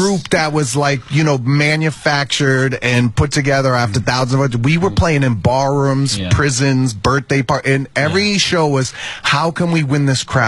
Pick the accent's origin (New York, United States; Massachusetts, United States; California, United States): Massachusetts, United States; Dorchester; when you're a kid growing up in Dorchester, you know, it's not a matter of, you know, if I'm going to steal a car one day